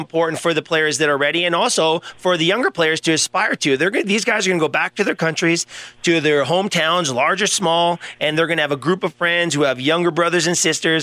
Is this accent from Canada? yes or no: yes; Canada; Paul, so proud of Hockey Canada and what you guys do, just being a Canadian myself.